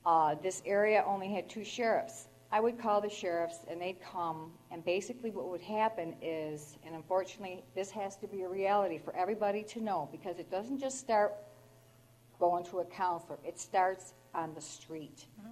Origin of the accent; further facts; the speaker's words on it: Buffalo, New York, United States; I moved out to a rural area about 12 years ago. I grew up in Buffalo.